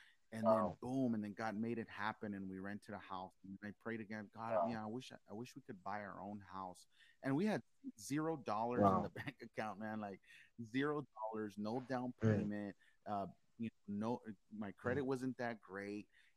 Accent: Texas, United States; moved away as an adult; I grew up in South Texas, in the state of Texas, and my life was just completely different. And we moved up here about 6 years ago

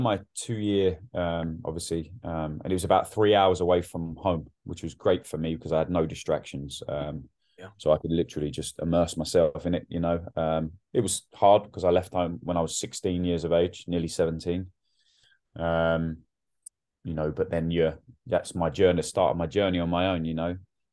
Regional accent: Basingstoke, South East England, United Kingdom; Yeah, I grew up in a place called Basingstoke, which is south of London, near Reading. Grew up there, sort of suburbs.

